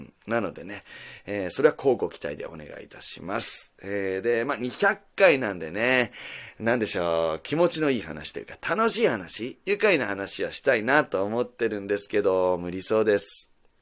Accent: Nagasaki, Japan; 俺の地元が長崎でね、長崎市ですね。長崎市の本当もう観光名所がいっぱいあるところですよ。出島だったりね、グラバー園だったり、オランダ坂とか、そういうようなところ

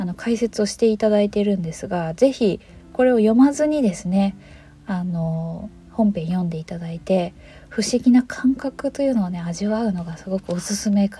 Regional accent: Sea of Japan coast, Japan; 私は割と冬はしっかり雪が降る雪深いところで生まれ育ったので、小さい頃のね、雪の記憶っていうのは結構あるんですよね。で日本海側の雪って

